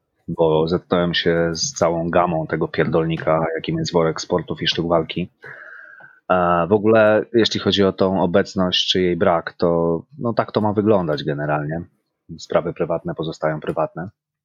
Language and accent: Polish; Masovian Voivodeship, Poland; przez długi czas wychowywałem się w małej miejscowości pod Warszawą